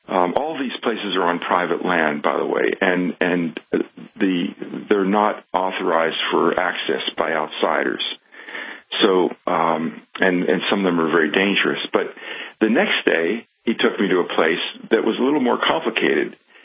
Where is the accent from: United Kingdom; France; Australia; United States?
United States; there was a very warm feeling towards me as an American, because the role of America in World War I was very positive.